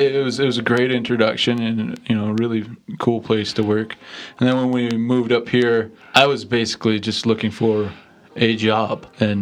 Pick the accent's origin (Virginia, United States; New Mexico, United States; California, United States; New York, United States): New Mexico, United States; I grew up in New Mexico, and in college I studied photojournalism